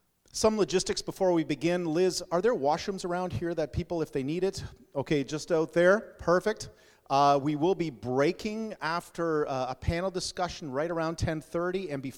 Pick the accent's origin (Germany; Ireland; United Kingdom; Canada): Canada; Alberta; now in Grand Rapids, United States; I don't come from Grand Rapids, I come from Alberta